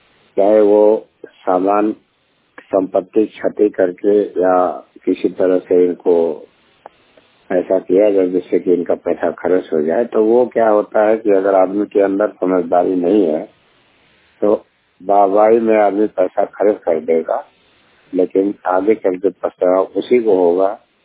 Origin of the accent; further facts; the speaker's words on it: Azamgarh, Uttar Pradesh, India; UP का रहने वाला हूँ, आजमगढ़।